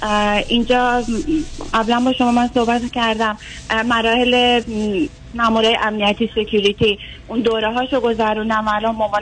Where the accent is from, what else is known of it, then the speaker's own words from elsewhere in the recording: Iran; moved away as an adult; now in Netherlands; من موقعی که از ایران اومدم با دخترم جدا نشده بودم هنوز